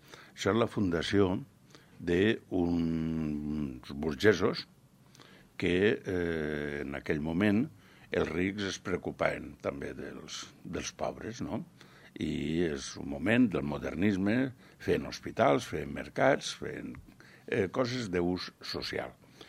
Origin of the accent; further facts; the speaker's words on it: Planes, Valencian Community, Spain; also born or lived in Alcoy; etnòleg i periodista. Vaig néixer al Coi, però sóc fill de Planes, la meva família és de Planes.